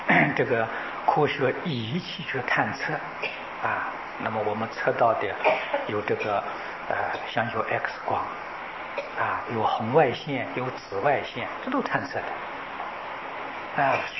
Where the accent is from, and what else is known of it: China